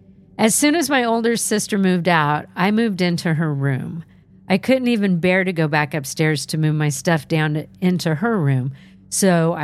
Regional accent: New York City, New York, United States; also born or lived in Long Island; When I was about 15, we moved from New York City to an affluent Long Island suburb.

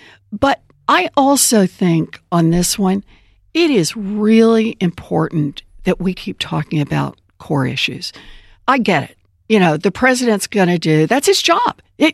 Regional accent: Oklahoma, United States; You know, as you know, I grew up out in Oklahoma and born and raised there. And my mom and my dad were both born and raised there.

